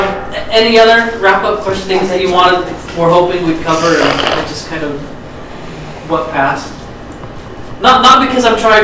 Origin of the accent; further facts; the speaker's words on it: Kanab, Utah, United States; So we got sent down to Southern Utah. That's why we're from Kanab.